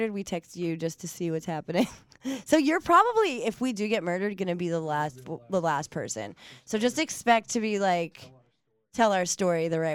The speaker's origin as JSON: {"language": "English", "region": "New York", "country": "United States", "lives_now": "Los Angeles, United States", "said": "I mean, listen, I'm from New York, and I'm still, and you're from New York."}